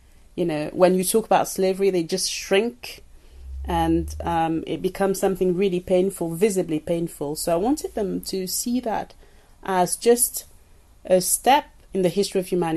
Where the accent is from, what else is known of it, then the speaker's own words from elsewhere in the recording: Paris, Île-de-France, France; also born or lived in Cameroon; When I was in Cameroon, that story is quite known. But growing up in Paris, it wasn't.